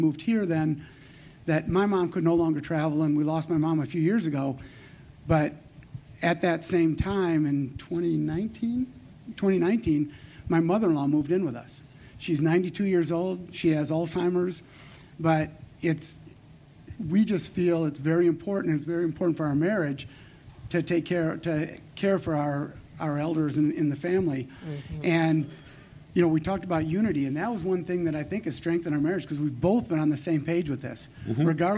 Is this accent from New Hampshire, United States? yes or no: no; Chicago, Illinois, United States; But we're from the Chicago area, born and raised up there.